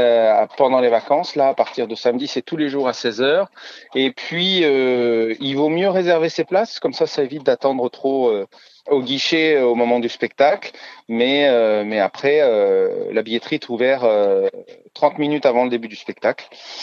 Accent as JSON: {"language": "French", "region": "Centre-Val de Loire", "country": "France", "said": "j'ai commencé, j'avais 14-15 ans dans les cinémas, la petite salle de cinéma du coin, chez moi dans le Loir-et-Cher"}